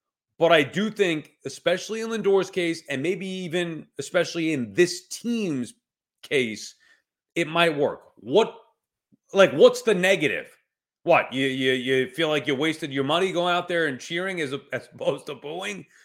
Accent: New York, United States; I wouldn't want the pity cheers, but that's me. I'm from New York.

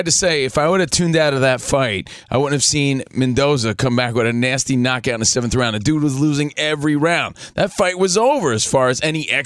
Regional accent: New Jersey, United States; And I'm from New Jersey, so maybe me.

